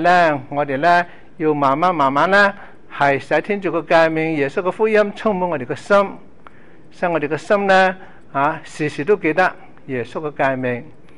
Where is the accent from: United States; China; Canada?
China; 我哋中国人咁讲哦，有仇不报非君子，杀父之仇不共戴天。